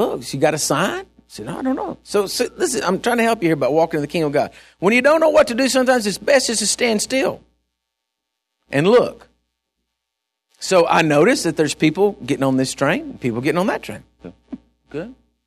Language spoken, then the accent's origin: English; Texas, United States; And I said, I'm from Texas. I'm lost. Don't know where I'm going.